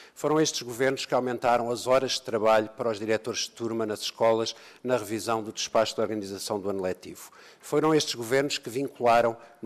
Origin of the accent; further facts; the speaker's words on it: Setúbal, Portugal; da minha terra, de Setúbal